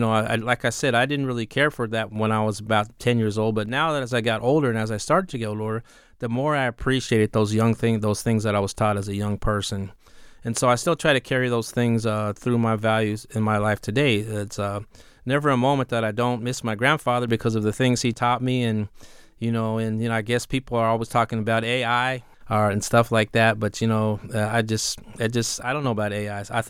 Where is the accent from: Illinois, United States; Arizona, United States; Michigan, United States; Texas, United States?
Arizona, United States; I'm from the Hopi Reservation, like I said. You know, when we got to this place that we call Hopi Tutskwa, we were giving some seeds and some water in a gourd.